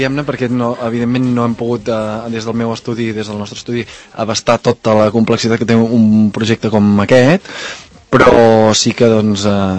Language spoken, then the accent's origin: Catalan; Banyoles, Catalonia, Spain; moved away as an adult; jo, diguem-ne, vaig néixer a Banyoles, em vaig criar a Banyoles i després... a nivell professional em vaig haver de marxar, no?